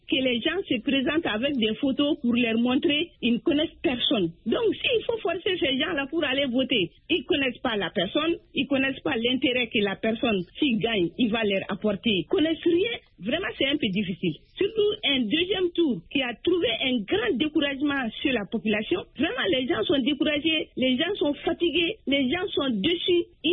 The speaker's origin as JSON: {"language": "French", "country": "Mali", "said": "Au Mali, quand il pleut, les gens ne sortent pas. Parce qu'on est des Sahéliens, on est des Sahariens."}